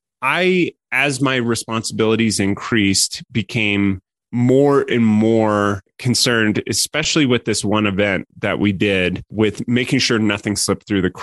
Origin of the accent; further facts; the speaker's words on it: Colorado, United States; So I was living in San Francisco. You know, I grew up in Colorado.